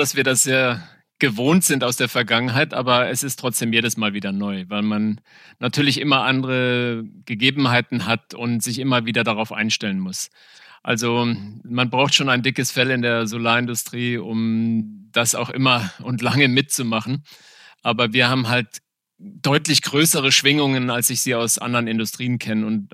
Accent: Namibia; moved away as an adult; als ich hierher gezogen bin, 92 und da war ich dann 24. Also ich bin in Namibia geboren, aufgewachsen, durchaus auch auf einer Farm, wo es kein Strom war, gab und auch kein fließend Wasser

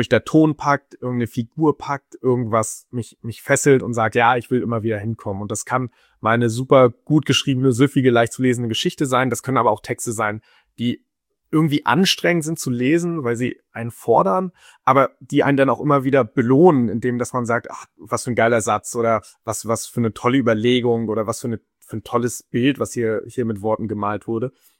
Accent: Rostock, Mecklenburg-Vorpommern, Germany; also born or lived in Königsborn; now in Frankfurt, Germany; für mich werden Rostock und Königsborn so immer meine Heimat sein, weil das ist, ich bin da groß geworden

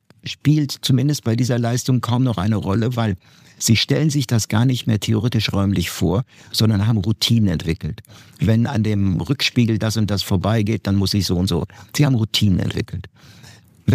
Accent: Bochum, North Rhine-Westphalia, Germany; Wenn Sie zum Beispiel in meine Heimatstadt Bochum nach Stiepel gehen

